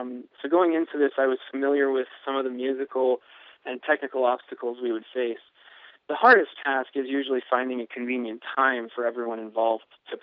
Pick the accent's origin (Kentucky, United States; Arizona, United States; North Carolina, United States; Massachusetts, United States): North Carolina, United States; Swansboro; I'm originally from Swansboro, so the idea of creating something for my home area was kind of romantic.